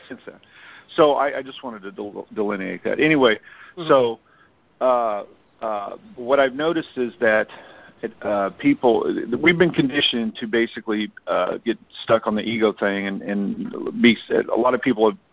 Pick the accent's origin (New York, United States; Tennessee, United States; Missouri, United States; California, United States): Missouri, United States; Now, I was an orphan, and I grew up in southern Missouri. I grew up in the Bible Belt, actually the belt buckle of the Bible Belt